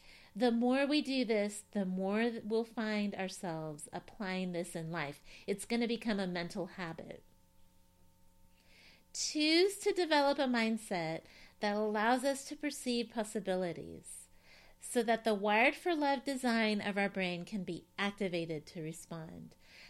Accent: Knoxville, Tennessee, United States; my family being from Cyprus. I had a college roommate from Cyprus, and I grew up here in Knoxville, Tennessee. I was first generation.

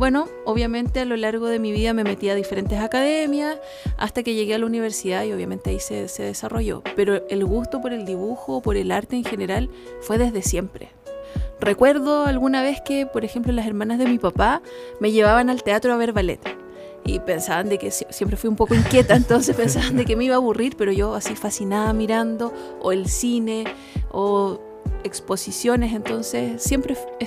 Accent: Puerto Montt, Los Lagos, Chile; also born or lived in Santiago; Soy de la ciudad de Puerto Montt. Viví durante toda mi etapa escolar acá en la ciudad. Luego en la universidad, cuando salí de cuarto medio, me fui a estudiar a Santiago y luego regresé a la ciudad de Puerto Montt.

